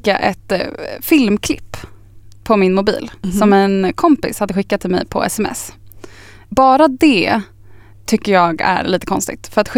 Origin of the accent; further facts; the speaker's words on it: Östervåla, Uppsala County, Sweden; also born or lived in Upplands Väsby; Jag är ju först från liksom Östervåla utanför Tierp på Uppsala och så har jag bott i Upplands Väsby.